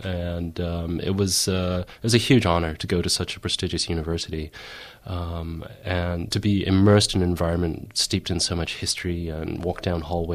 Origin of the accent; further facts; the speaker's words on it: Edmonton, Alberta, Canada; born there; I was born in Edmonton and I came back in 95, I think. I'm starting to forget. So I've been back for 15, 16 years, 14 years, whatever it is, a fair while now.